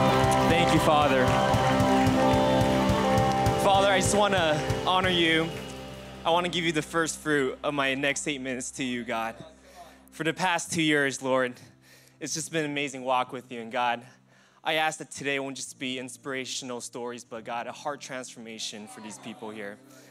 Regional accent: Taiwan; I'm from Taiwan, which is a little north of Australia.

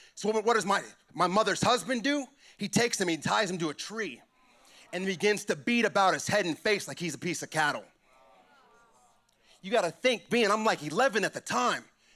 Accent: Missouri, United States; All right, I'm from the Midwest. In Missouri, what's up? What's up, Missouri?

